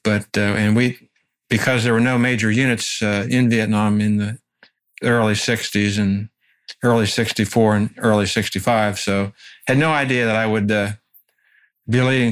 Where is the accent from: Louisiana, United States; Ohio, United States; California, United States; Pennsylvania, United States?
Pennsylvania, United States; Washington; born and raised in Washington, Pennsylvania, and went into the Army 5 days after graduation from college, Duquesne University.